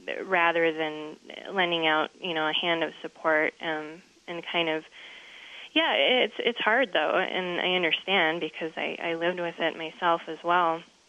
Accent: Chicago, Illinois, United States; also born or lived in Santa Fe; I grew up in Santa Fe and Chicago. I was born in Santa Fe and grew up mostly in Chicago, and so a lot of my community is there.

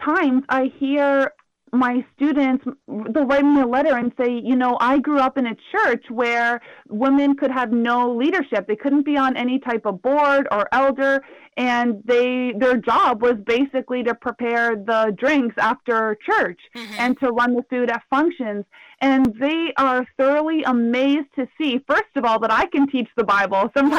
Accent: Canada; I come from Canada, and I think it was a different context than some of the women in my classes.

